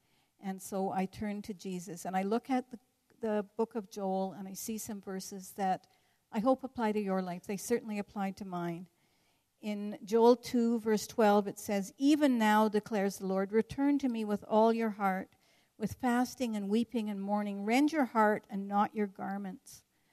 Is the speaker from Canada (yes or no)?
yes; Canada; Before that, I thought, I'm Canadian, I must be Christian. Don't know if I believe in God, but I'm Canadian, so that must make me a Christian.